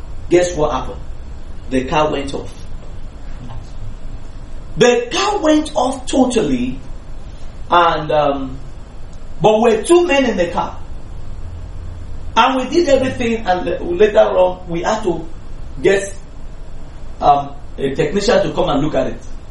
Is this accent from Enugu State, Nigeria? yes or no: no; Bariga, Lagos, Nigeria; I remember that I grew up in Ilaje Bariga.